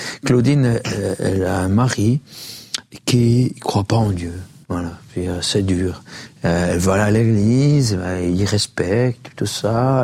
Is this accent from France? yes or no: no; Switzerland; On est Suisse, on peut.